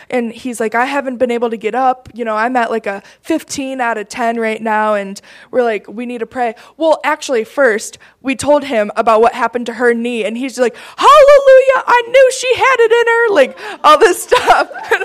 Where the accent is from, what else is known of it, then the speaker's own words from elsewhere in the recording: Grand Rapids, Michigan, United States; I'm from Michigan. So I always say that. right there, Grand Rapids.